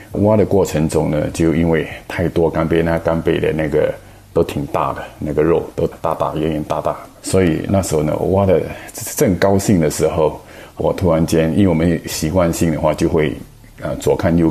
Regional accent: Singapore; now in United States; 我来自新加坡，我来美国已经有30几年了。

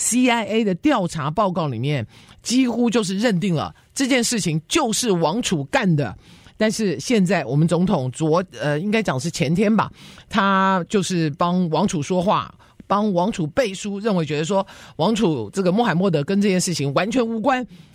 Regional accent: United States; 就是我们美国跟沙烏地阿拉伯，因为这个记者是我们美国人哦，

